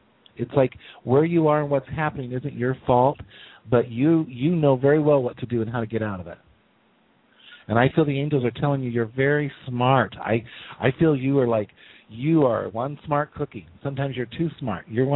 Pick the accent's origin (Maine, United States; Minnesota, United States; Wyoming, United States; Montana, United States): Wyoming, United States; And from that state where you come from, we were just talking, you're from my home state. And I, there's people up there that are just flat honoring. I can say it because I was and for years came from Wyoming.